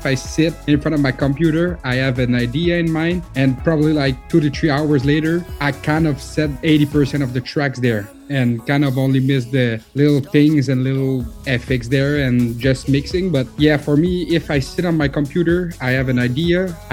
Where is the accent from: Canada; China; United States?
Canada; I'm from Canada, but the French side.